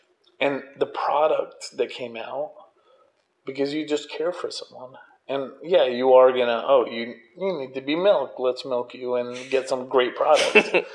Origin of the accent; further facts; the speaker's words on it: Mexico; It's in Mexico. I'm from Mexico. My family's from Mexico.